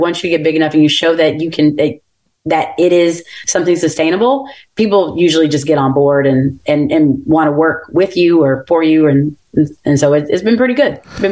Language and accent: English; Atlanta, Georgia, United States; You know, I'm from Georgia. I'm raised in Atlanta, born and raised in Atlanta.